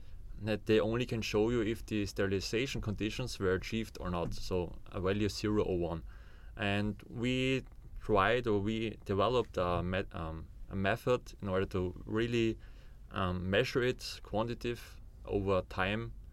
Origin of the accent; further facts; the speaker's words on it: Austria; I'm from Austria.